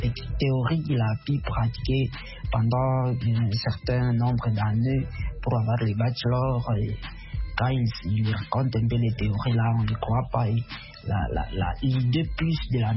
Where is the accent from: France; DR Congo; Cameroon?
DR Congo; ici chez nous en République démocratique du Congo